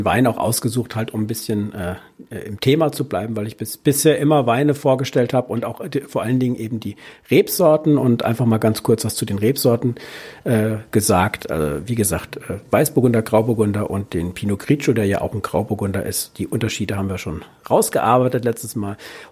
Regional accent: Rüsselsheim, Hesse, Germany; ich bin ja in Südhessen aufgewachsen, in Rüsselsheim. Und das ist dann schon wieder Richtung Frankfurt ein bisschen.

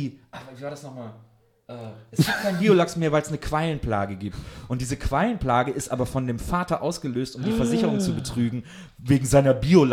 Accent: Wesseling, North Rhine-Westphalia, Germany; ich komme ja aus Wesseling zwischen Köln und Bonn.

